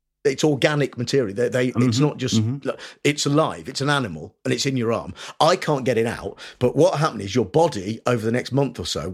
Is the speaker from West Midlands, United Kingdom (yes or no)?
yes; Nuneaton, West Midlands, United Kingdom; Because Nuneaton, where I grew up, is right in the middle of the country.